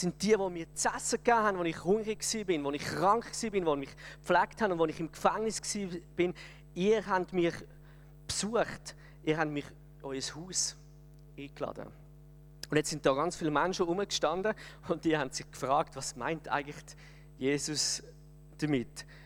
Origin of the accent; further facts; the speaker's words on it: Switzerland; Und als Schweizer muss ich sagen